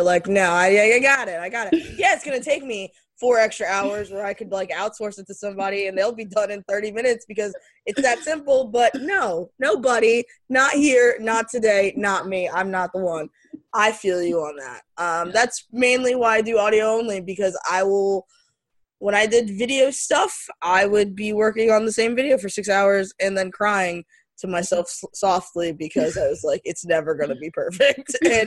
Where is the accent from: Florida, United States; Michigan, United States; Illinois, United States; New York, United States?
Florida, United States; Okay, I'm from Florida. We don't do sharks here.